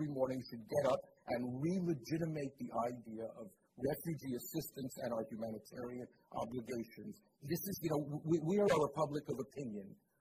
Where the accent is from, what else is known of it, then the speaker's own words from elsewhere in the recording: Canada; This country, I'm not an American, I'm a Canadian, I'm next door, I love you guys